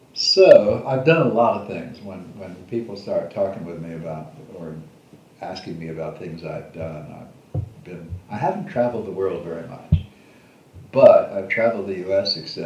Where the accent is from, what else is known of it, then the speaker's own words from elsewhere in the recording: Ohio, United States; also born or lived in Boston / Hawaii / Oregon / Florida; I grew up in Ohio, and moved to the Boston area at one point, moved to Hawaii for a while, lived in Oregon for 25 years, moved to Florida, lived in Florida for 10 years, then Arizona from there